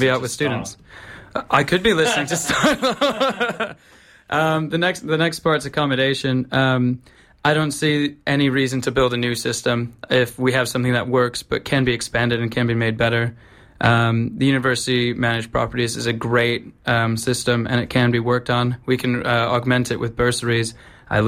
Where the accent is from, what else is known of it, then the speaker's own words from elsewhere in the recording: Chicago, Illinois, United States; As we've said … I'm from Chicago originally.